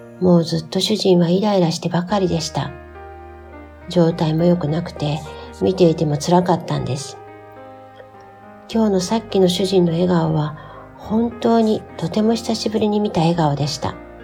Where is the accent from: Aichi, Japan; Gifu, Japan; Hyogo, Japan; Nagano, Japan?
Hyogo, Japan; now in Tokyo, Japan; 私は兵庫県の出身です。現在は都内で大学生の息子と娘、愛犬とで楽しく生活しています。